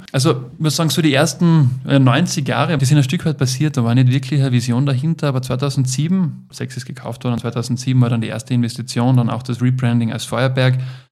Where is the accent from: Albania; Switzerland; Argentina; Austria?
Austria; Carinthia; Ich bin am Ostersee aufgewachsen, da war dann einfach immer Nebel im Herbst, weil natürlich die Kärntner Seenplatte dampft ab